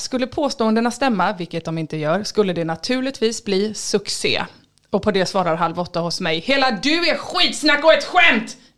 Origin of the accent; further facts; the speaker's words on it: Sweden; Jag är väldigt svensk och nationell på det sättet.